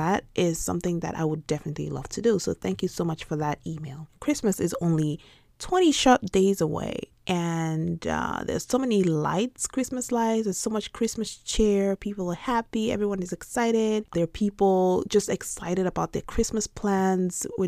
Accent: Nigeria; moved away as an adult; now in United States; because I'm Nigerian. I moved to America for grad school

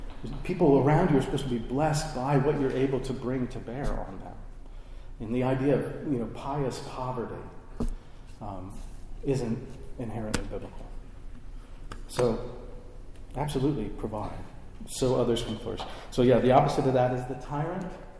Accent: Midwest, United States; growing up in the Midwest, we would go water skiing

